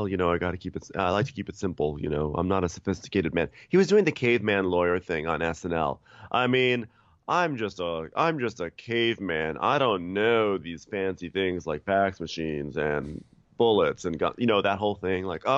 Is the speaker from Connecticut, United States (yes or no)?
no; Long Island, New York, United States; when I grew up in Long Island, we always had chewy goat after on our scampi nights.